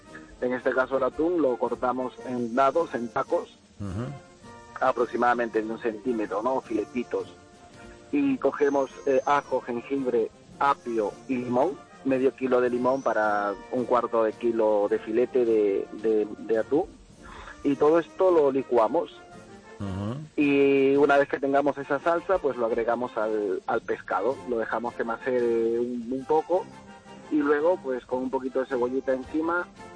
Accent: Peru; un plato típico que es de Perú, que es de mi pueblo

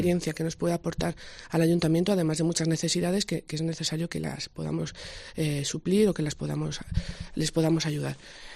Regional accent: Ávila, Castile and León, Spain; es una abulense que vive aquí, que trabaja aquí, que ama su ciudad, que los que me conocéis sabéis que soy una enamorada de Ávila

